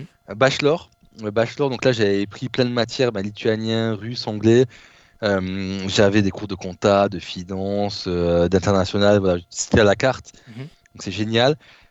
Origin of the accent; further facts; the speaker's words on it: Behren-lès-Forbach, Grand Est, France; Donc petite ville, Béren-lès-Forbach. Donc c'est une cité de 10 000 habitants, anciennement cité la plus pauvre de France. 70% il y avait 70% auprès des jeunes de taux de chômage et 35% de taux de pauvreté. Et en fait, donc j'ai grandi dans cette ville.